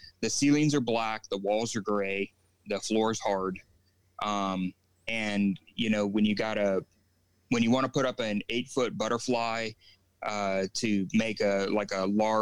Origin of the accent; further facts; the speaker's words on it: Texas, United States; we moved here. We're transients. We're actually from the San Antonio-Houston area.